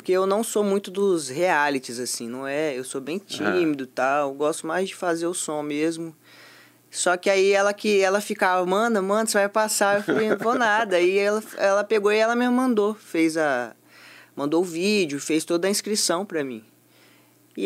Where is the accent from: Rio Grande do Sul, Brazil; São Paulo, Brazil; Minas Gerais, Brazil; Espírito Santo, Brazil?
Espírito Santo, Brazil; Cachoeiro de Itapemirim; also born or lived in Vitória; Sou de Cachoeiro.